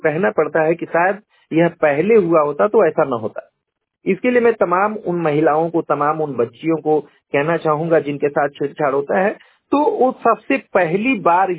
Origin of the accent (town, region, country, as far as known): Ghazipur, Uttar Pradesh, India